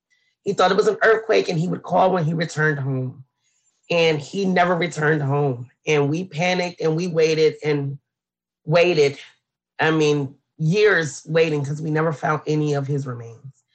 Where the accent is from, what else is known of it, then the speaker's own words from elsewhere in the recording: Manhattan, New York, United States; so I was in Memphis, Tennessee when this happened, but I'm originally from Lower East Side, Manhattan.